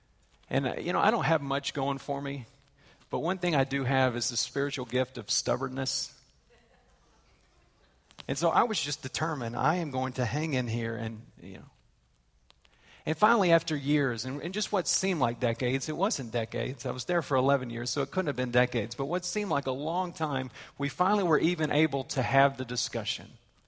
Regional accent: Texas, United States; Born and raised in Texas, and God sends me and Kelly on, you know, the foreign mission field

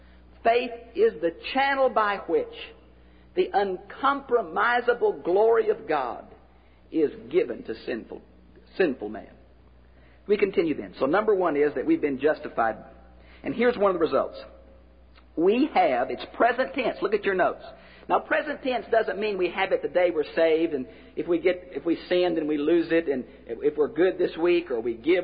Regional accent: Houston, Texas, United States; I can remember I grew up in Houston, Texas, and I think it rains every day in Houston.

